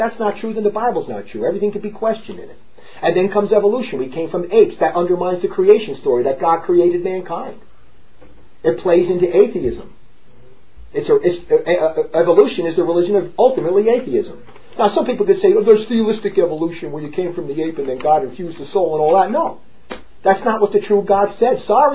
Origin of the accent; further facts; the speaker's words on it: New York, United States; when I grew up in the New York area, hey, you want to buy the Brooklyn Bridge?